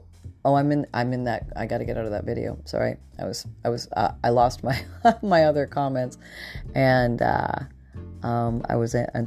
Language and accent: English; Canada; moved away as an adult; now in Florida, United States; the answer is I grew up in Canada until I was 21, and then I moved to Florida.